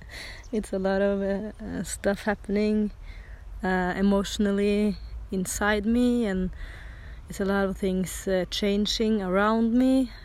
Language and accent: English; Norway; we are on vacation at my mom's in my hometown right now, and we are heading for the beach today. It's an awesome weather. It's very hot in Norway now.